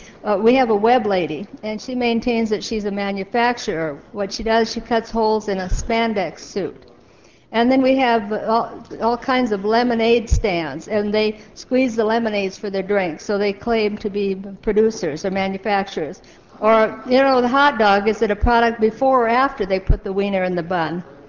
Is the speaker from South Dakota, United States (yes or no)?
yes; Sturgis, South Dakota, United States; I'd like to tell you about what happens in my hometown of Sturgis, which hosts this large tourism event.